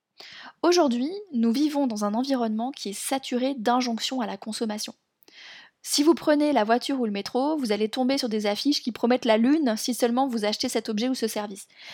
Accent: France; moi je parle en tant que française

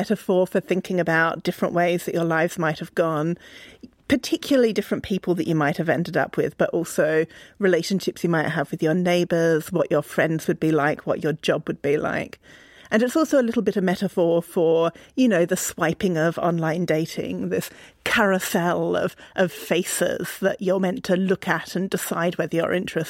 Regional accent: Australia; now in United States; because I grew up in Australia and we don't really have attics there

